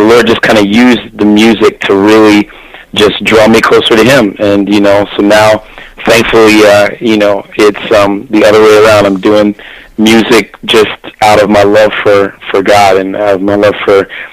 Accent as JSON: {"language": "English", "town": "Penns Grove", "region": "New Jersey", "country": "United States", "tie": "born or raised there", "said": "Well, yeah, I grew up actually in South New Jersey in a little town called Penns Grove, New Jersey."}